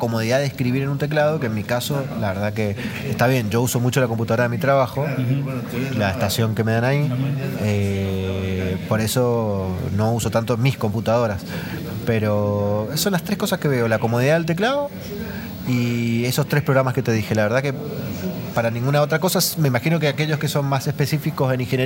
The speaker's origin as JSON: {"language": "Spanish", "country": "Argentina", "said": "como argentinos"}